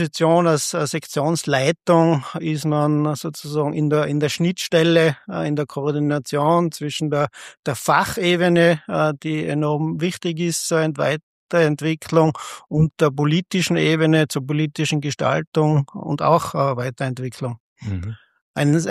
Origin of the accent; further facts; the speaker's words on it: Tyrol, Austria; Ich komme aus dem Zillertal in Tirol, bin auf einem Bergbauernbetrieb aufgewachsen, auf dem elterlichen Betrieb, ein klassischer Betrieb im Grünlandgebiet, im Berggebiet, Milchkühe, Direktvermarktung, eigene Alm und auch Urlaub am Bauernhof.